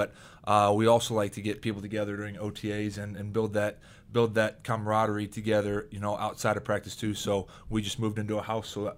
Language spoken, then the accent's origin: English; Iowa, United States; I'm from Iowa, small town. We don't have the beaches like we do out here.